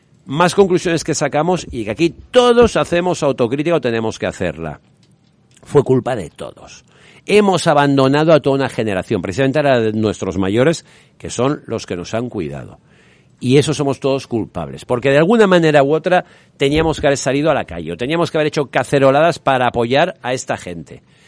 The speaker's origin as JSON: {"language": "Spanish", "country": "Spain", "said": "como español"}